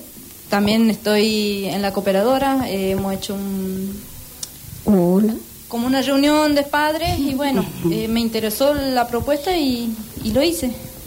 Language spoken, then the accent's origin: Spanish; Corrientes, Argentina; now in Entre Ríos, Argentina; nosotros somos de Corrientes y venir acá a Entre Ríos sin saber conocer a nadie, sin saber dónde estamos